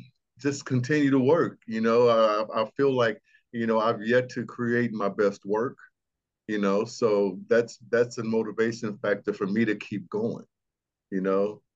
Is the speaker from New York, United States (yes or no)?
no; Arkansas, United States; So I am from Arkansas, so I am a country boy, military veteran.